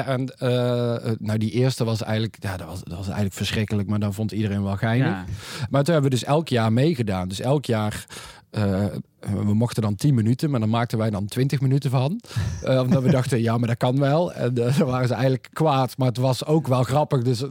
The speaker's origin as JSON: {"language": "Dutch", "town": "Best", "region": "North Brabant", "country": "Netherlands", "said": "Wij komen dus uit Best."}